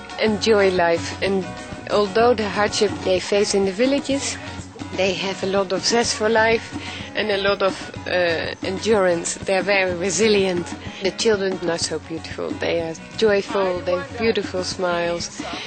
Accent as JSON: {"language": "English", "country": "Netherlands", "second_language": "English", "lives_now": "Malawi", "said": "I'm from Holland. I have been in Malawi for almost 5 years now."}